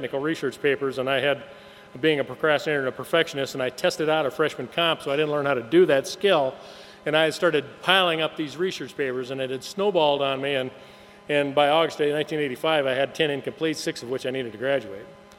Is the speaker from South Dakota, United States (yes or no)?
yes; Deadwood, South Dakota, United States; And by 6 o'clock that night, I drove back to Deadwood, in my hometown, and I decided, man, if this is sobriety, screw this.